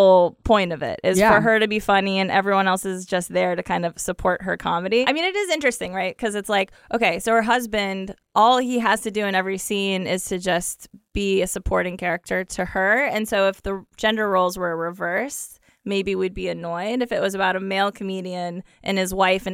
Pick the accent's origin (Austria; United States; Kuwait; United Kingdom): United States; Ohio; I'm allowed to say that because I'm from the Midwest. I'm from Ohio. And you know, we have great cities in Ohio too